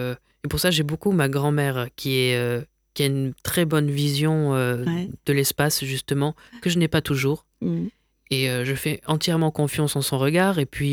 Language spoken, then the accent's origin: French; Nîmes, Occitanie, France; Oui, mais moi, j'ai grandi à Nîmes.